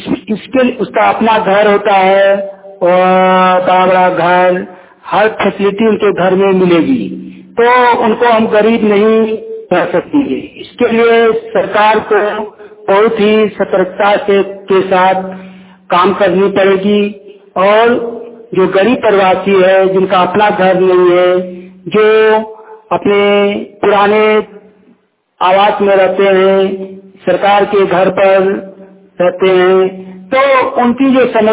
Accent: Kasmar, Jharkhand, India; ग्राम कसमार चट्टी, पंचायत कसमार, जिला बोकारो, राज्य झारखंड का निवासी हूँ।

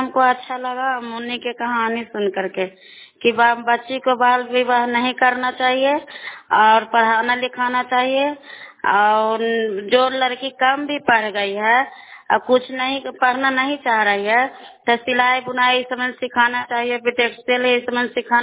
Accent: Bahadurpur, Bihar, India; चंडी प्रखंड के रहने वाले हूँ, ग्राम बहादुरपुर है।

